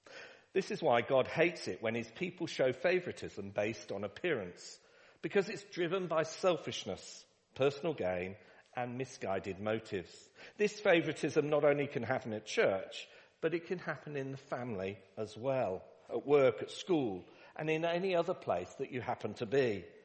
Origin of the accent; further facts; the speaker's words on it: Stratford-upon-Avon, West Midlands, United Kingdom; born there; I was born in Stratford-upon-Avon in England, right in the middle, home of Shakespeare.